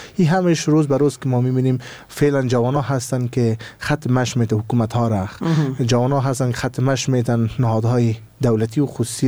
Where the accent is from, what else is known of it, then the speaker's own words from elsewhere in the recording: Afghanistan; ما از این محوطه به نام جغرافی افغانستان هستیم